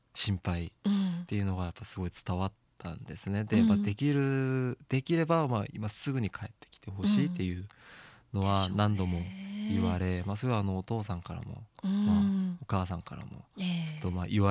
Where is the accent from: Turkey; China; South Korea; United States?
South Korea; Japanese is a second language; 自分は韓国人でその日本語の案内文とかをなんか韓国語に翻訳したり、あとその仙台に在住しているなんか韓国人の留学生だったり